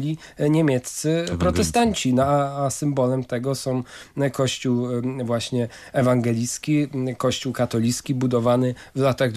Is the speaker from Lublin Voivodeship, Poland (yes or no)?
no; Fordon, Kuyavian-Pomeranian Voivodeship, Poland; No ja jestem z Fordonu, gdzie w ogóle przecież w dzisiejszym starym Fordonie się przenikały trzy kultury.